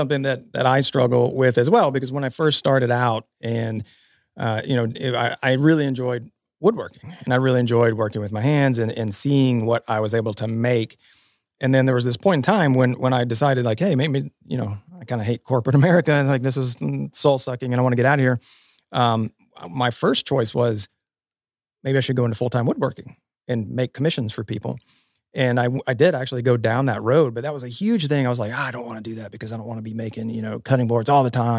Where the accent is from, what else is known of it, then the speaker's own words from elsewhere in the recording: Nashville, Tennessee, United States; also born or lived in Cincinnati, United States; So I grew up here in Nashville, moved back down to Nashville.